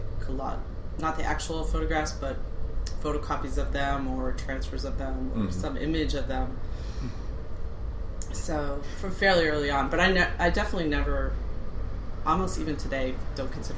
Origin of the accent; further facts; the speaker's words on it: Greeley, Colorado, United States; also born or lived in Honolulu; Well, I was born in Honolulu, but we moved to Colorado when I was four, so I don't really remember Honolulu.